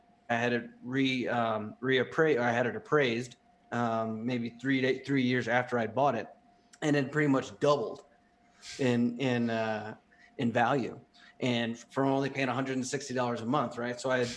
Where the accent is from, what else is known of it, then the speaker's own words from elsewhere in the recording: East Coast, United States; also born or lived in San Diego / Virginia / North Carolina; I was born in San Diego, but very quickly I moved to the East Coast. I was raised on the East Coast between Virginia and North Carolina.